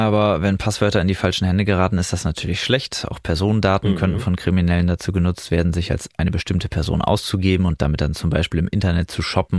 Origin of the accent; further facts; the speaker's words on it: Osnabrück, Lower Saxony, Germany; nämlich in meiner Heimatregion Osnabrück, genauer gesagt in Bad Iburg.